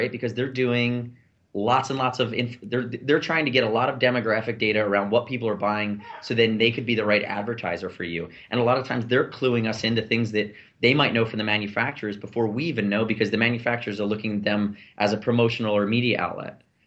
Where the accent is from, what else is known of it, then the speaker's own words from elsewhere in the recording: Northeast, United States; I'm from the Northeast. I talk fast.